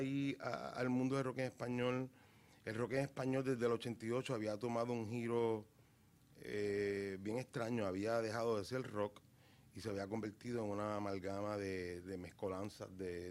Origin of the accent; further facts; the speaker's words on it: Puerto Rico; yo... venía de un bilingüismo y un biculturalismo como el puertorriqueño.